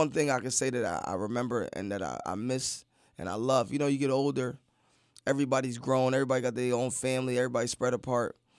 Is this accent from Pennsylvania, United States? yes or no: yes; Allentown, Pennsylvania, United States; So fast forward, we in they're in Allentown. I'm born many years later.